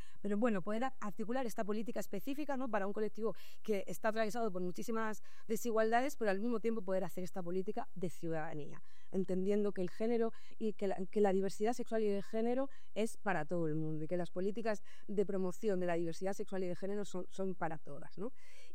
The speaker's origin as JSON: {"language": "Spanish", "town": "Murcia", "region": "Region of Murcia", "country": "Spain", "moved": "yes", "said": "soy una persona de Murcia, de clase de obrera, bisexual, ¿no? Migrada, charnera"}